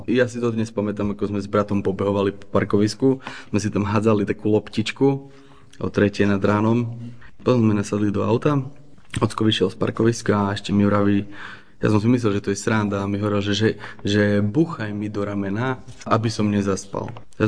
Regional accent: Prešov, Prešov Region, Slovakia; pochádzam z Prešova. Mám 34 rokov, som manžel, otec, mám jedného syna.

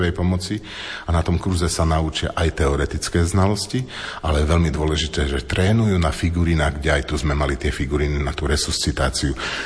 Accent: eastern Slovakia, Slovakia; Ja si veľakrát robím srandu, že my sme z východu a my východňari máme nielen 5T, ale aj 5C.

